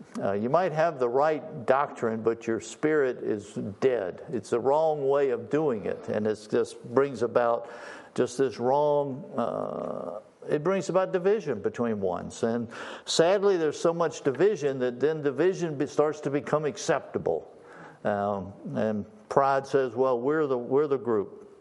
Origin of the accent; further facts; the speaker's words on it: Scotland, United Kingdom; I'm from Scotland. Scotlands are very proud.